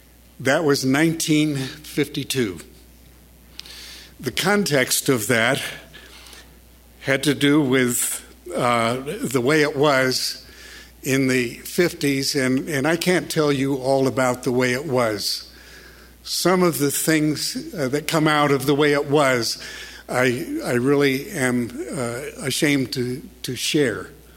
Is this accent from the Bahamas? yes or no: no; North Hollywood, California, United States; I grew up here in the South, in the Valley, North Hollywood High. That's where I graduated from.